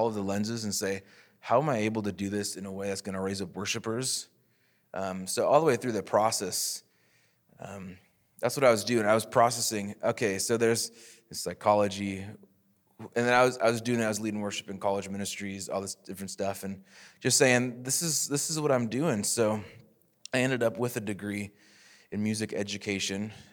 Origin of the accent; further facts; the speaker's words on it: Worthington, Minnesota, United States; now in Sioux Falls, United States; I would consider myself from Sioux Falls now. I was originally from Worthington, Minnesota. It's not too far from Sioux Falls.